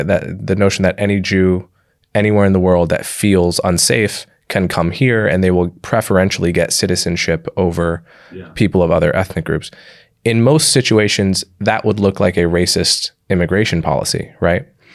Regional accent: Livingston, New Jersey, United States; So I grew up in and around New York City. I mean, I think the high school I went to was probably 30% Jewish.

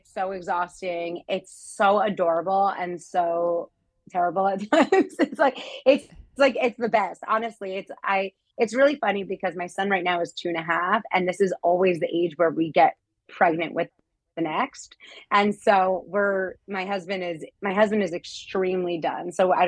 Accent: New York City, New York, United States; But so I grew up in New York City and at 4 years old, my parents got divorced.

